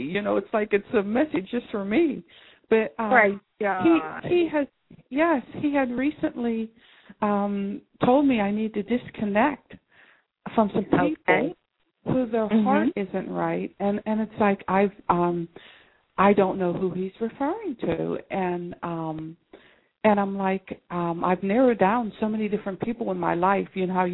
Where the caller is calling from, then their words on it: New Jersey, United States; New Jersey.